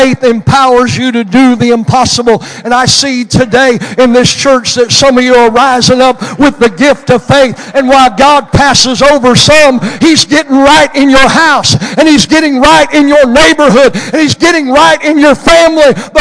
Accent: Oklahoma, United States; Listen, I grew up in Western Oklahoma. Where I grew up, everything was wheat farms, gas, and oil.

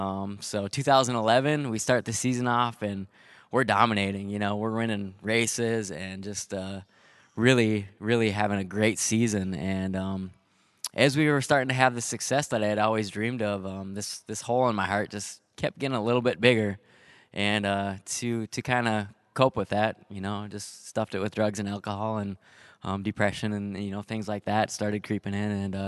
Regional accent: Kindred, North Dakota, United States; I grew up in the area here. I grew up in Kindred, just south of town here.

